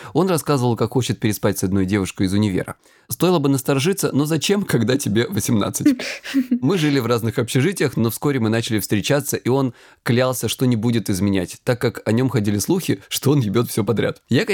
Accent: Krasnodar Krai, Russia

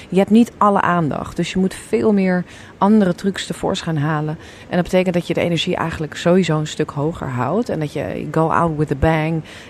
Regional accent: Amsterdam, North Holland, Netherlands; omdat ik uit Amsterdam kom.

